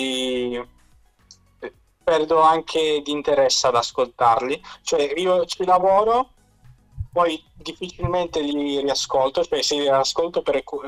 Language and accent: Italian; Poland; also born or lived in Turin; now in Milan, Italy; Sì, sono nato a Torino e poi dalla tenera età ci siamo trasferiti in Polonia. E adesso vivo di nuovo a Milano. Cioè di nuovo in Italia, a Milano, perché studio qua.